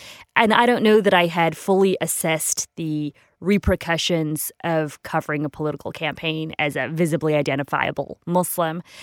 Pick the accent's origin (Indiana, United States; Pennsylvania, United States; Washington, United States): Indiana, United States; I'm a Midwesterner. I grew up in Indiana. No, it's not Ohio.